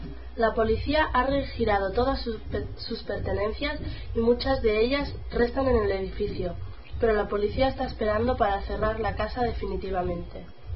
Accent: Catalonia, Spain; de Cataluña y voy a leer la versión española

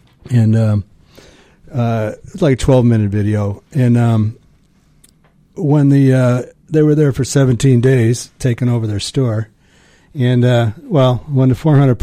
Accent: United States; born there; I'm just an American citizen. I just happen to be born here.

